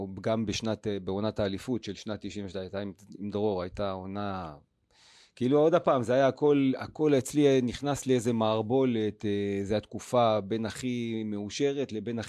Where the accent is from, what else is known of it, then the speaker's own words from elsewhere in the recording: Jerusalem, Jerusalem District, Israel; שדרך אגב גדלתי בממילה, אז אימקה זה הבית בלי שום קשר